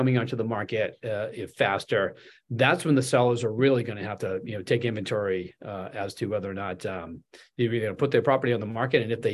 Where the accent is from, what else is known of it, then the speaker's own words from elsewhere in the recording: Boston, Massachusetts, United States; I've never really invested up there because I'm from Boston.